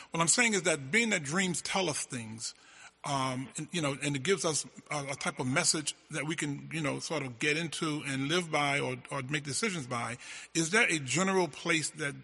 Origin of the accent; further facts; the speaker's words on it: Harlem, New York, United States; When I was a child in Harlem, numbers were illegal.